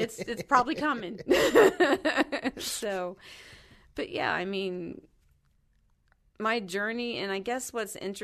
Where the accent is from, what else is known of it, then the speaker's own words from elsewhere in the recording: Kentucky, United States; because I grew up in Kentucky, so it was Baptist churches and then like the Christian churches that are more, a little more fundamentalist based.